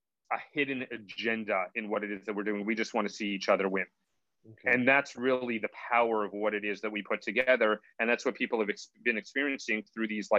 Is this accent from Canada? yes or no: yes; Montreal, Quebec, Canada; I grew up in Montreal, Canada. Even though it is considered a big metropolis, it's actually a very small town.